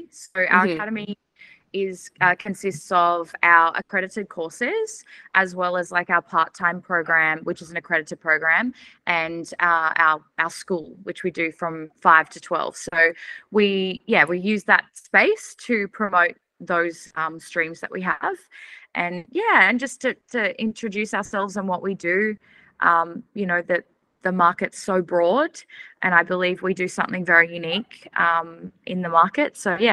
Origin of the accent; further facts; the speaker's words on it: Gold Coast, Queensland, Australia; I am from the Gold Coast and I'm the director of Dynamite Studios